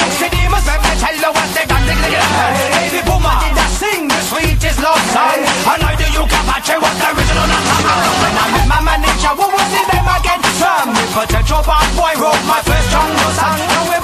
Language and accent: English; Streatham, London, United Kingdom; also born or lived in Stockwell; I was born in Stockwell, then we moved to Streatham and to Timbuktu, final destination. And I went to a school called Ernest Bevan.